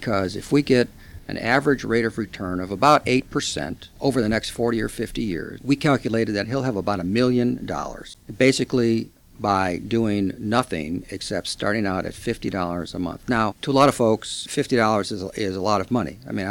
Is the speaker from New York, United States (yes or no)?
no; Iowa, United States; moved away as an adult; now in New Orleans, United States; I had to move. My wife and I moved from Iowa to New Orleans. Talk about culture shock.